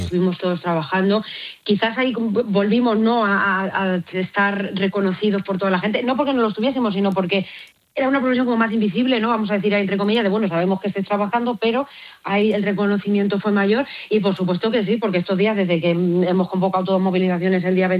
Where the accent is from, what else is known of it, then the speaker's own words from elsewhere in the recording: Castilla-La Mancha, Spain; yo soy toledana, la provincia de Toledo, pues bueno, hay pueblos pequeñitos